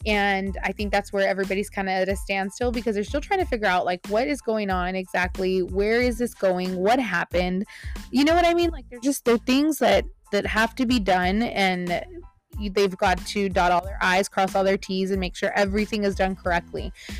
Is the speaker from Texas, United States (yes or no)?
yes; Amarillo, Texas, United States; I'm originally from Amarillo, so this one kind of hit a little bit close to home. Canadian wasn't too far from Amarillo.